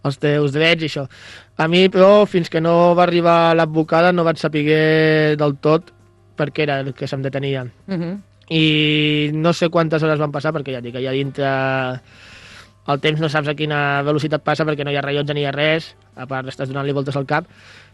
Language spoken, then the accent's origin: Catalan; Asturias, Spain; now in Vilafranca del Penedès, Spain; Just feia un o dos dies que mons pares havien vingut aquí a Vilafranca, a Catalunya, perquè nosaltres som d'Astúries